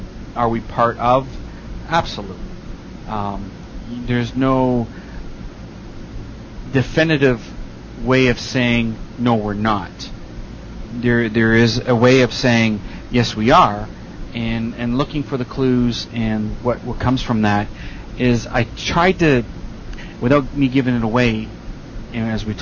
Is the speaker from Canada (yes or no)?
yes; Canada; I have family members who live in America, who are still in Scotland, England, and I'm a Canadian.